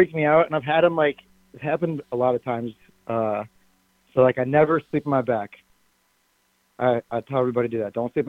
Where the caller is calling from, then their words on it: Plymouth, Minnesota, United States; Plymouth, Minnesota.